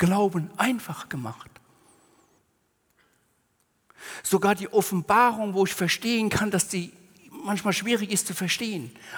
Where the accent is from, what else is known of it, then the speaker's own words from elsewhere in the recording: West Germany, Germany; Ich habe mal in meinem Heimatort gepredigt, in einem Ort in Westdeutschland.